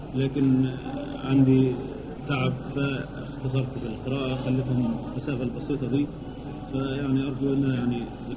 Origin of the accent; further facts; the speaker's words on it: Egypt; يعني كبار الشخصيات عندنا في مصر نذهبوا مع سيادة السفير.